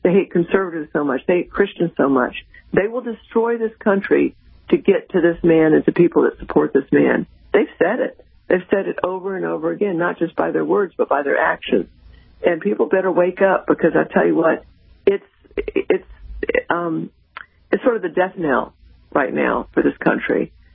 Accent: United States; And to me, it's just sad as an American to know that there are so many clueless people in this country

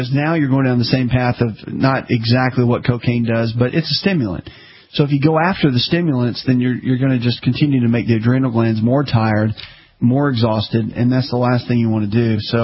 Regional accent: the South, United States; especially the Southern style cooking, and I'm from the South

